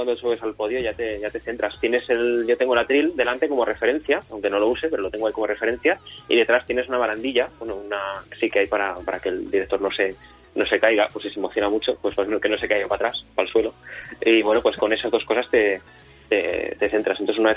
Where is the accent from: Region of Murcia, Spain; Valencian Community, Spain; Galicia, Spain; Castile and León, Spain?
Castile and León, Spain; Salamanca; porque soy de Salamanca, pues mira, sería un placer muy grande.